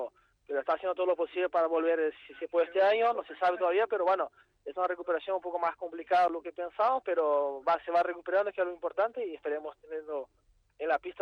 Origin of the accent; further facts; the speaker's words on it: Brazil; Spanish is a second language; Más siendo brasileño, que no hay tanta cultura de pádel